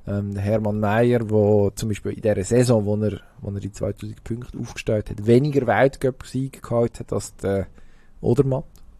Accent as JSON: {"language": "German", "country": "Switzerland"}